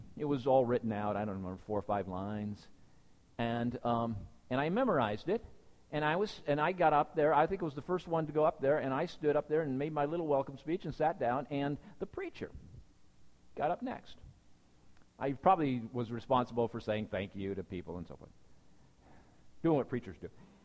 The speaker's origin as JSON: {"language": "English", "town": "Lynden", "region": "Washington", "country": "United States", "tie": "born or raised there", "said": "I grew up in Linden, Washington, which... is a remote suburb of Langley."}